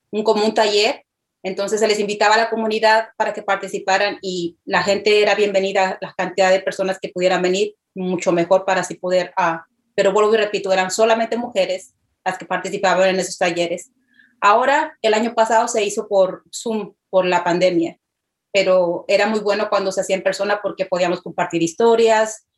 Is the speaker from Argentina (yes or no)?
no; Mexico; Y también creo que la cultura influye mucho porque yo soy de México